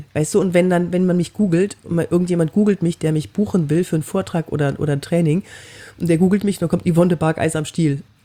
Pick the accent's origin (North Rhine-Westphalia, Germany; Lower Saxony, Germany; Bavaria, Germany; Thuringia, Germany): North Rhine-Westphalia, Germany; Cologne; Und ich bin aus Köln.